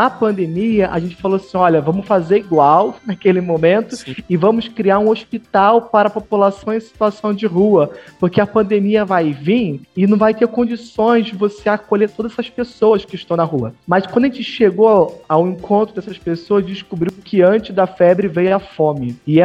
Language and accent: Portuguese; Nilópolis, Rio de Janeiro, Brazil; Eu sou natural de Nilópolis, na Baixada Fluminense. Quando mais novo, passei por muitas necessidades.